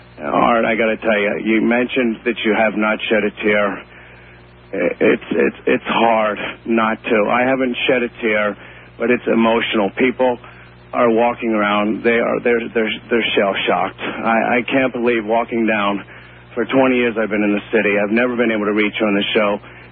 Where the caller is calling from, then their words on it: New York, United States; I am in New York, New York.